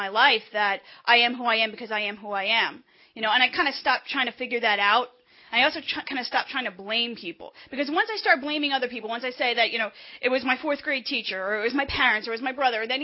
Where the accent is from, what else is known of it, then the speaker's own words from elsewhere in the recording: Bloomfield, New Jersey, United States; I'm one of five children. I grew up in Bloomfield, New Jersey.